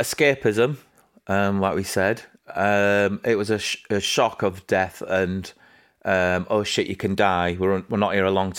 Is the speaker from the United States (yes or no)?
no; Leeds, Yorkshire and the Humber, United Kingdom; that we're from Leeds